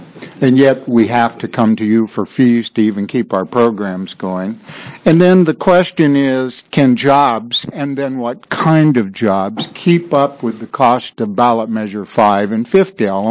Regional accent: Oregon City, Oregon, United States; I'm from Oregon City, Molalla, Estacada area. The fact of the matter is, I'm not from Portland, and I'm not from Beaverton

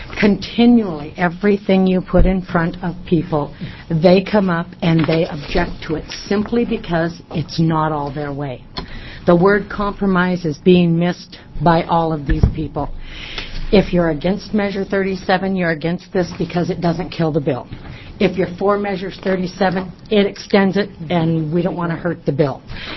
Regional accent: Oregon, United States; I'm from Clackamas County.

